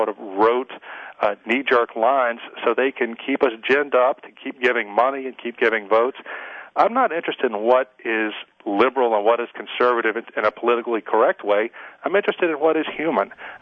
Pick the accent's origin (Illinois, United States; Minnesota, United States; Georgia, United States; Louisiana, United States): Louisiana, United States; You got to remember, I come from South Louisiana, where I'm talking to you now